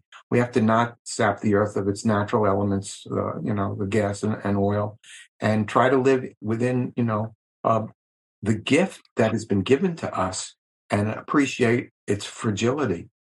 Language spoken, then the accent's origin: English; New York, United States; I grew up on Long Island in New York